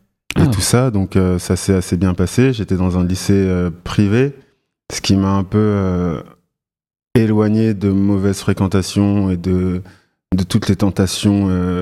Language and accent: French; Tremblay-en-France, Île-de-France, France; Et ensuite, j'ai grandi principalement à Tremblay en France en 93.